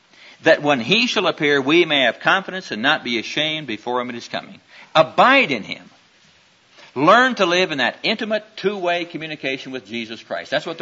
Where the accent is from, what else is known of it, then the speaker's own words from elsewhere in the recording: Neola, Iowa, United States; I remember as a kid growing up in Neola, Iowa, down in southwestern Iowa, a town of about 900 folk.